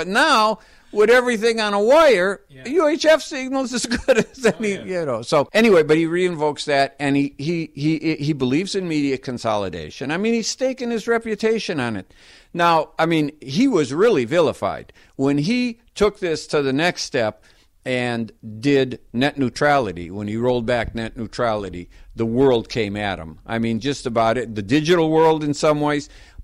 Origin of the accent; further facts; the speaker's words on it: Milwaukee, Wisconsin, United States; I grew up in Milwaukee, and it was the big booming station even there.